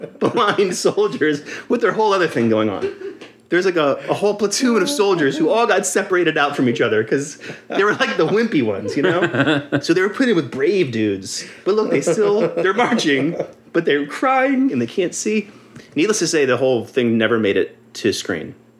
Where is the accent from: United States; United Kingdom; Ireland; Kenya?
Ireland; So I went out and as like an Irish guy, I was like, oh, I better put on some suntan lotion because I'm going to be out in the heat.